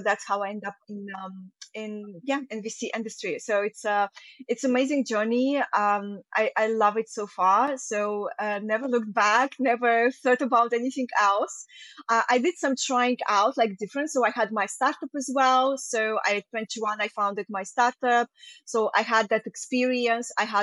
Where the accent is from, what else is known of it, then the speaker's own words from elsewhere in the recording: Belarus; now in Portugal; I'm originally actually not from Portugal. So I'm based in Portugal right now, but I'm originally from Eastern Europe. And that time I've been living in Belarus. So that's where I'm from. So a post-Soviet country